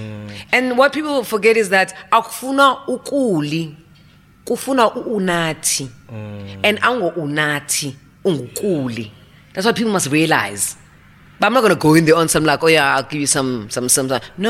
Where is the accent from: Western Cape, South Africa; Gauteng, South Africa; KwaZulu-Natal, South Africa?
Western Cape, South Africa; Cape Town; And the thing is, I'm from Cape Town, so you know, I'm a minority.